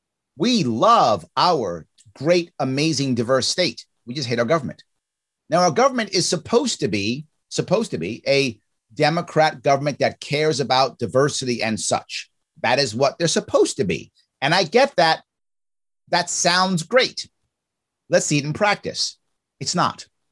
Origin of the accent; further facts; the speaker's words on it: New York City, New York, United States; Me growing up in New York City as a kid, I grew up in a poor neighborhood. Grew up in the Bronx, South Bronx in the 70s and 80s.